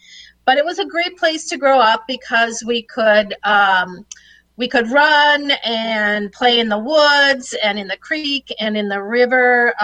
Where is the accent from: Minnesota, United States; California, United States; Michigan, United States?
Minnesota, United States; And so I grew up here in Minnesota as an adult.